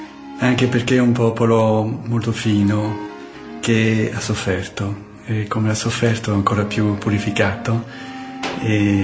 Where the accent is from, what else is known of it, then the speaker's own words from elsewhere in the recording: Burundi; Italian is a second language; nel periodo della guerra civile, la civile del mio paese. E nel 93 frequentavo la scuola superiore e vivevo in casa con altri studenti quando è scoppiato proprio la guerra civile fra le due etnie